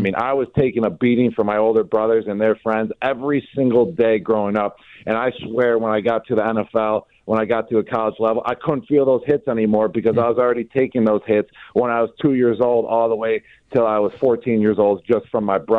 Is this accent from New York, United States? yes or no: yes; Buffalo, New York, United States; I'm from Buffalo. I always represent Buffalo. Buffalo will always resonate in my heart. It's where I grew up.